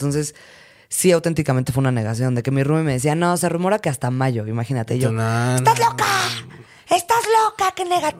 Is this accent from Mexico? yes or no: yes; Querétaro, Mexico; Soy queretanense. Bueno, soy de aquí, pero llevo toda mi vida.